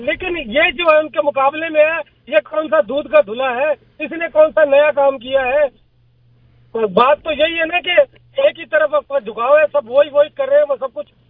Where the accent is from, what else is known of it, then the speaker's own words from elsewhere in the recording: Pakistan; میں پاکستانی ہوں.